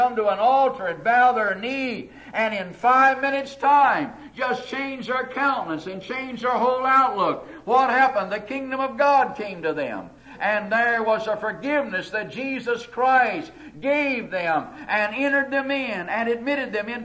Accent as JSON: {"language": "English", "country": "United States", "said": "You know, I as an American, and you as an American, you wonder what's going to happen to our own country."}